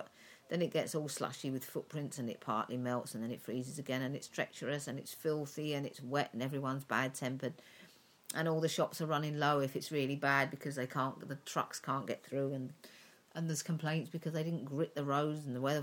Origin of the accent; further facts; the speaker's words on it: United Kingdom; we're too British